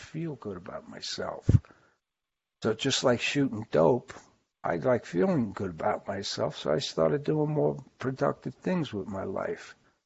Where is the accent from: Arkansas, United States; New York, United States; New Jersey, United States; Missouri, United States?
New York, United States; And growing up in New York, they told me no tattoos, no identifying marks